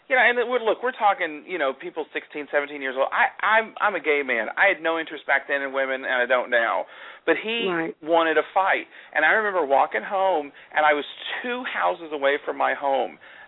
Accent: Oklahoma, United States; One from my home state of Oklahoma

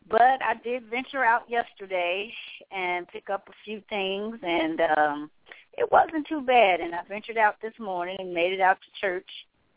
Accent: Midwest, United States; also born or lived in Kansas / Colorado; I'm a Midwesterner, and I've been in Kansas and lived in Colorado

